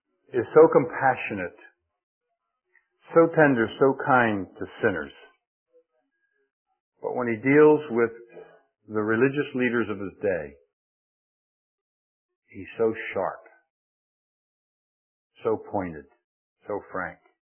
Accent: Philadelphia, Pennsylvania, United States; I grew up in Philadelphia, but I was in the city limits, but at that time I was like on the very outer part of the city.

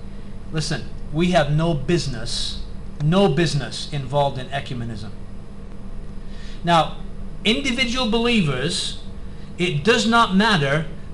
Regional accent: England, United Kingdom; even though I'm an Englishman

